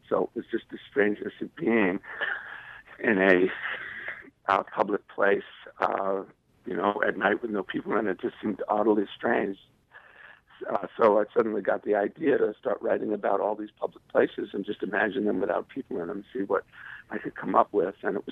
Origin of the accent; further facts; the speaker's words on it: Boston, Massachusetts, United States; I grew up in Boston, and there's a subway system in Boston where it's called trolley, you know, streetcars, but they do go underground when you get into downtown Boston.